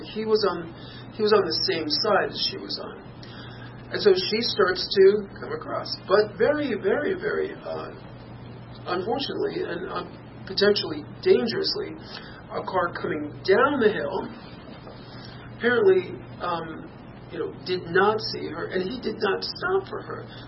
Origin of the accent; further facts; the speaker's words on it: New Paltz, New York, United States; I'm from New Paltz